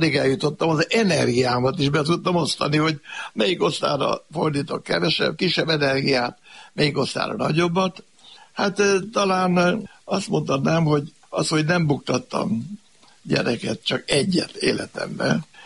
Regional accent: Demecser, Szabolcs-Szatmár-Bereg, Hungary; born there; Visszamentünk Demecserbe, ott születtem, felvettem a ünnepi öltönyt, amiben megkaptam a diplomámat

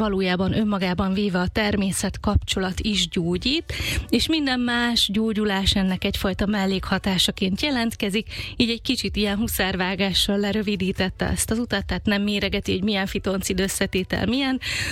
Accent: Eastern Hungary, Hungary; mi sokat költöztünk, de alapvetően azért az alföldi régióhoz, Kelet-Magyarországhoz kötöm magam. Egyetemre egyébként Veszprémben jártam

